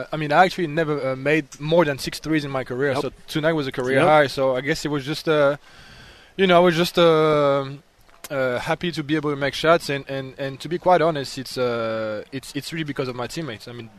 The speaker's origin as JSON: {"language": "English", "region": "Île-de-France", "country": "France", "said": "So I'm not actually from Paris. I'm like, you know, in the suburbs, like right at the border. And so the district of where I live is 94."}